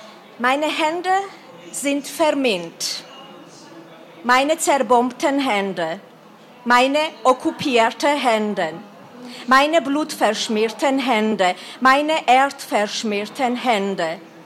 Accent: Georgia; Ich komme aus Georgien, wie hier erwähnt wurde, und die Welt weiß das, dass 20% unseres Territoriums okkupiert wurde.

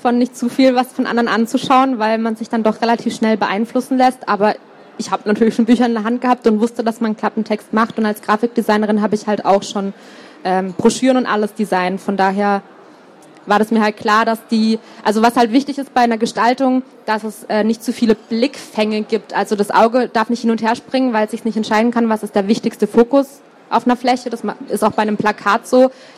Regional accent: Konstanz, Baden-Württemberg, Germany; Und in Konstanz, da wo ich herkomme, da war es so, dass ich auch eben in den Buchladen gegangen bin

